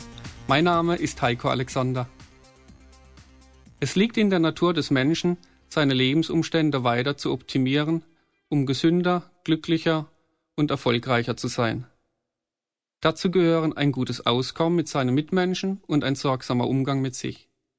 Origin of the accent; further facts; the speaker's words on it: Freiburg im Breisgau, Baden-Württemberg, Germany; in meiner Heimatstadt Freiburg im Breisgau.